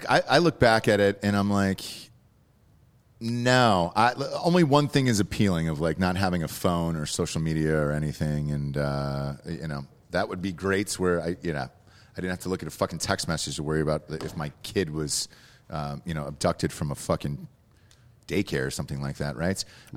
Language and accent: English; Georgia, United States; I'm from Georgia, and they would take you to the old Civil War, you know, houses things like that.